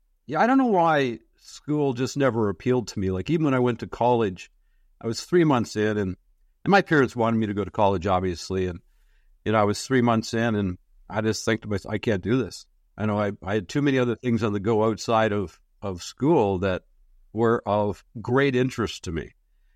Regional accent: Canada; and here I am from Canada, where hockey is religion.

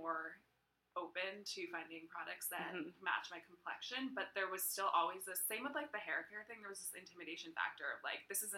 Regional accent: Brookline, Massachusetts, United States; And I grew up in Brookline, which is very affluent and Jewish and liberal, and it's definitely multicultural, but most of the black kids from my school were bused in, and I grew up in Brookline.

